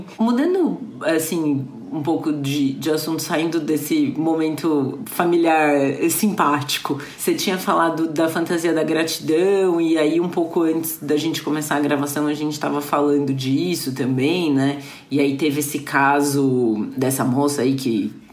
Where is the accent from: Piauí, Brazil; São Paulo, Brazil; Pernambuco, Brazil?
São Paulo, Brazil; Campinas; Não, eu sou de Campinas, que é uma cidade, apesar de grande, muito interiorana ainda, né?